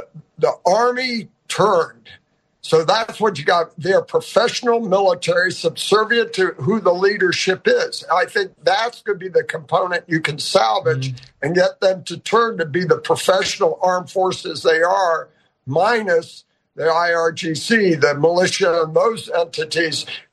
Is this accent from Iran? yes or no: yes; Tehran, Tehran Province, Iran; moved away; Yeah, I grew up in Iran. I was there from 68 to, our family was there 79. So we were in Tehran when it fell.